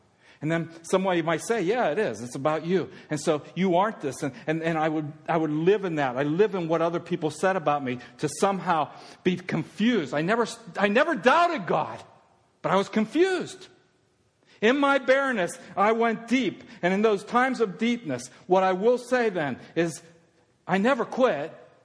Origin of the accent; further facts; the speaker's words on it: Altoona, Pennsylvania, United States; I grew up in Altoona. By the way, I don't know how to fish.